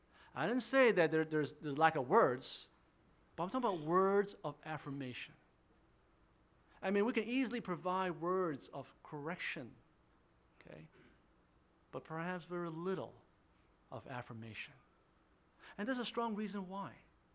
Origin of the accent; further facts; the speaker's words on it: United States; Now, I can say this without being misunderstood as a racist because I am Asian American, okay?